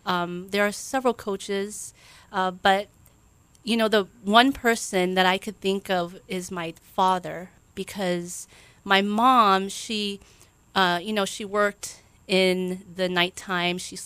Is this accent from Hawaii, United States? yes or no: yes; Hawaii, United States; I grew up here in Hawaii. I actually was born here. We moved to the mainland, and as a baby, as a child, I lived there for a bit, and then we came back here to Hawaii when I was just starting intermediate school.